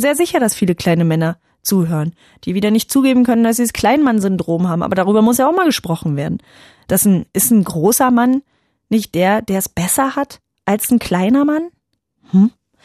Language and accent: German; Saxony-Anhalt, Germany; ich bin selbst da in Sachsen-Anhalt groß geworden